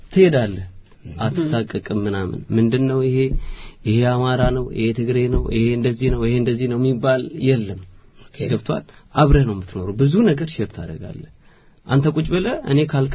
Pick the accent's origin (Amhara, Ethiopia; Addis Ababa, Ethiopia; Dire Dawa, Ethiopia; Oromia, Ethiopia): Addis Ababa, Ethiopia; እኔ ተወልጄ ያደኩት አዲስ አበባ ነው። አዲስ አበባ ደግሞ በተለምዶ መርካቶ የሚባል ሰፈር ነው ተወልጄ ያደኩት። መርካቶ ማለት ሁሉን ነገር በሼር መትኖርበት ቦታ ነው።